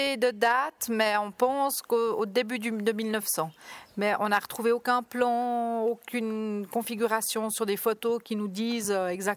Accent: Begnins, Vaud, Switzerland; born there; Ça fait que seulement 8 ans que je suis ici. Je suis née à Beugnin, ben près de ton école, parce que ton école elle est à Nyon.

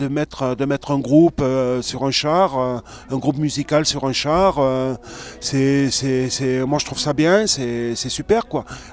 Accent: Nyons, Auvergne-Rhône-Alpes, France; also born or lived in Vaison-la-Romaine; j'habite à Nyons, j'ai toujours habité à Nyons, je suis né à Vaison et ça fait 44 ans que j'habite à Nyons.

